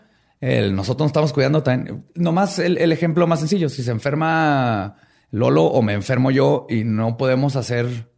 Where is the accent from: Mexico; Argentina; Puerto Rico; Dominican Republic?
Mexico; somos mexicanos